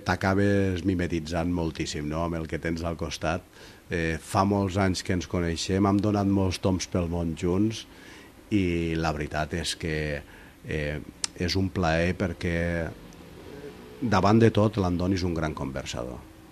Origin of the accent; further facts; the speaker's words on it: Tremp, Catalonia, Spain; accent: Catalan; en anglès tinc un accent català terrible.